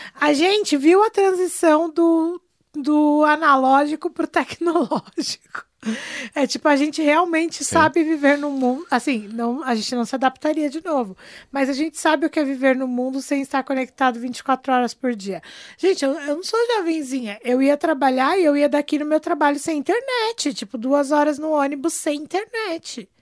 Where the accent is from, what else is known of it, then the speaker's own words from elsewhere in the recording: Brazil; a gente tem que pensar que a gente cresceu num Brasil do PT ali, né?